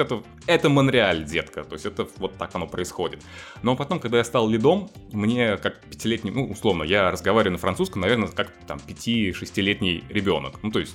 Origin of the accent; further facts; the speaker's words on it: Ulyanovsk, Ulyanovsk Oblast, Russia; moved away as an adult; now in Canada; я сам из Ульяновска, соответственно, то есть 30 лет никуда не выезжая прожил в Ульяновске, и потом просто херракс вот так и в Канаде, и тоже особо никуда не выезжая, скажем так.